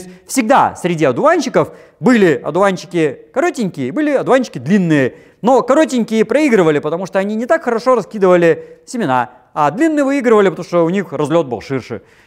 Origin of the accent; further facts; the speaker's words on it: Zheleznodorozhny, Moscow Oblast, Russia; у меня в моем родном городе Железнодорожный